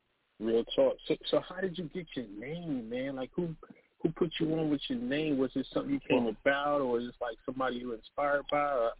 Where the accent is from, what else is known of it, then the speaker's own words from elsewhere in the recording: Rochester, New York, United States; Shout out to Puerto Rico, man. I'm actually from Rochester, New York.